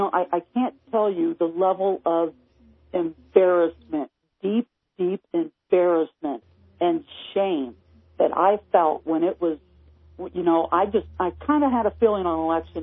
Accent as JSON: {"language": "English", "region": "Ohio", "country": "United States", "said": "do I even tell people that I'm from Ohio?"}